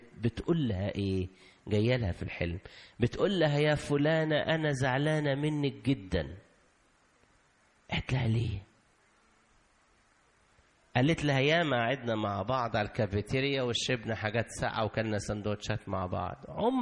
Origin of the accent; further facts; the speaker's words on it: Egypt; تسألني عن مصر أقول لك كل حاجة عن مصر لأن أنا راجل مصر